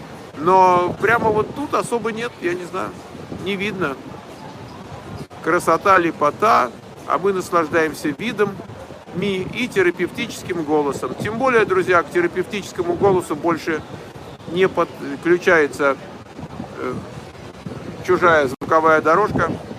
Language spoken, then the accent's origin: Russian; Ulyanovsk, Ulyanovsk Oblast, Russia; Я из Ульяновска.